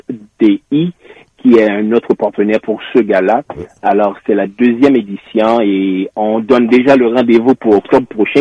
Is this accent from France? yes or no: no; Haiti; Certes, je suis haïtien